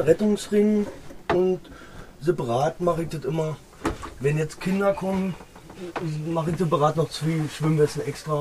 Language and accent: German; Kotschlag, Brandenburg, Germany; ich komme hier aus der Region, aus Kotschlag. Das ist so ein Nachbardörfchen von Zedernick. Ja, bin hier groß geworden, bin jetzt 34 und ja, bin hier eigentlich schon geboren, sagen wir mal so, mitten im Dorf.